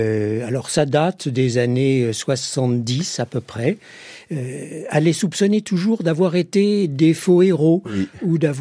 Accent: France; par exemple chez nous, en France, la figure du Vietnam, la figure du combattant vietnamien et de ceux qui l'aident, est une figure très fortement héroïsée.

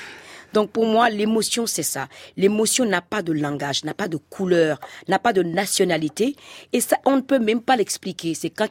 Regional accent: Cotonou, Littoral, Benin; now in France; Je venais d'arriver de Cotonou et c'était difficile pour moi. Et même si je parlais la langue française, il fallait s'adapter.

